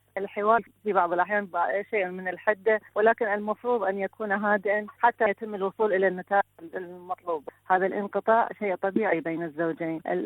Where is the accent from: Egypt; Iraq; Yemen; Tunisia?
Iraq; من العراق، متزوجة قبل 5 سنوات